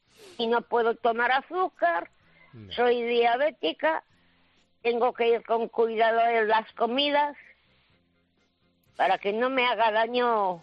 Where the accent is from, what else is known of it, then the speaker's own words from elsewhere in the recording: Madrid, Community of Madrid, Spain; now in Yeles, Spain; yo soy de Madrid, soy chamberilera, y mi hijo de Cuatro Caminos.